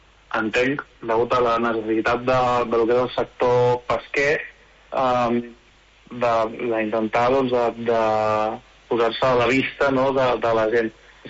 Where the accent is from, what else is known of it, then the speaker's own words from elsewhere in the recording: Catalonia, Spain; jo al final soc de l'Empordà endins, soc de Secano, que en diríem, però tots els empordanesos tenim un peu al Mediterrani